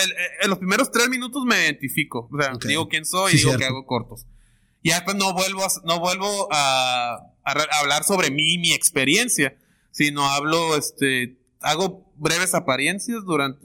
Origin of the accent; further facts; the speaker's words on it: Tijuana, Baja California, Mexico; Se alcanza a ver, soy de Tijuana.